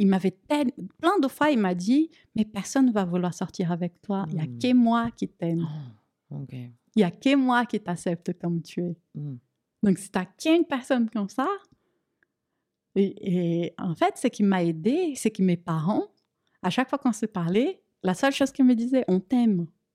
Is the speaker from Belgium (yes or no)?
no; Brazil; now in France; C'est une danse brésilienne de chez moi, typique.